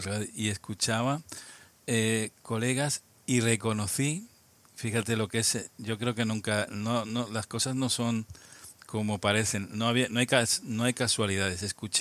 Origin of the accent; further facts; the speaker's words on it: Albacete, Castilla-La Mancha, Spain; born there; Pues soy un manchego, soy nacido en la ciudad de Albacete, ciudad del mismo nombre que la provincia, y en Albacete ciudad